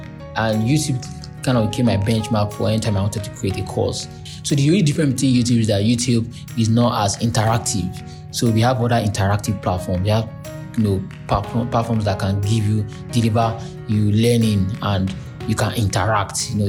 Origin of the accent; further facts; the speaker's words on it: Nigeria; I grew up in Nigeria